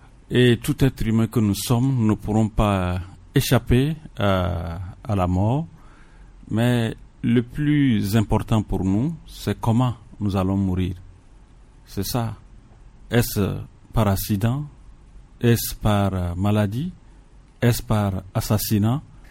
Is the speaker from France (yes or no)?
no; Togo; il faudrait que nous puissions avoir également l'hygiène et cette habitude en tant que Togolais.